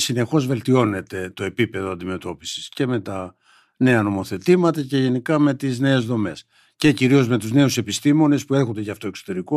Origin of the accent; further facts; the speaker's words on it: North Aegean, Greece; Εγώ είμαι από νησί, από την Ικαρία, γι' αυτό είπαμε προηγουμένως. Εκεί πήγα στο γυμνάσιο και ξέρω τα προβλήματα